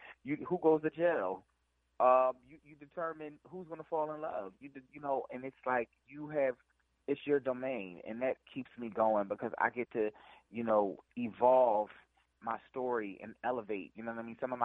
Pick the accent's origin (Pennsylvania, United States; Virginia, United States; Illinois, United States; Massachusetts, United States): Pennsylvania, United States; Philadelphia; Because, as I said, I grew up in West Philly, Overbrook, Winfield area.